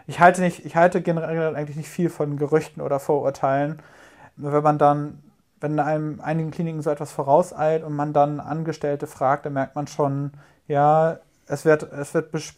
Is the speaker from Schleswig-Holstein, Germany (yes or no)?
yes; Itzehoe, Schleswig-Holstein, Germany; Ich komme gebürtig aus Itzehoe